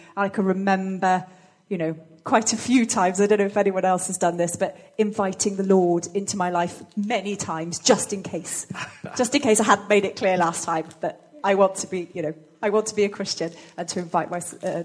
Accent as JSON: {"language": "English", "town": "Bristol", "region": "South West England", "country": "United Kingdom", "tie": "born or raised there", "said": "So, yeah, born and bred in Bristol. And lived there till I was 18 when I went to uni."}